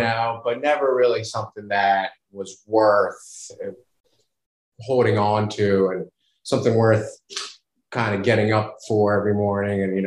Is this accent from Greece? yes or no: yes; Greece; I come from Greece